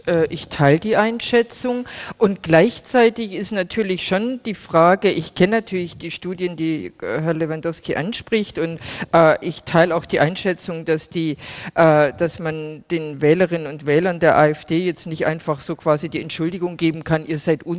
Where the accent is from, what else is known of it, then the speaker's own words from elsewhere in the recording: Baden-Württemberg, Germany; ich komme aus Baden-Württemberg